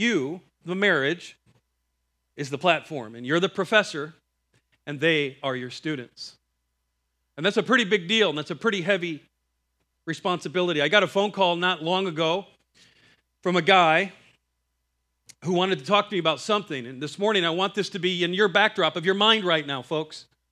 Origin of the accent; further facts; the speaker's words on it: Iowa, United States; I'm from Iowa.